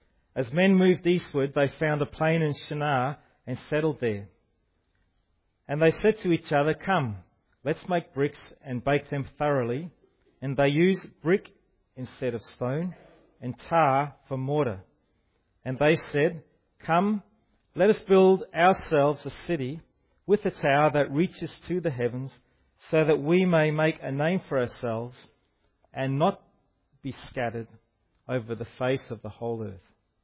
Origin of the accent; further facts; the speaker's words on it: Scotland, United Kingdom; born there; I was born in Scotland, which is that little country above England